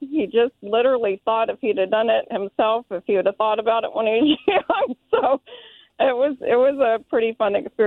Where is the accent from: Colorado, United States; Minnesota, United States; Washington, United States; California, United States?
Washington, United States; Bremerton; Kitsap County, Bremerton area.